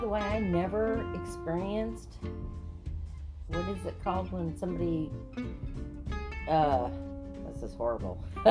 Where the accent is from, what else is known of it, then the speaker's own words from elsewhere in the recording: Minneapolis, Minnesota, United States; Well, now I grew up in Minnesota, right?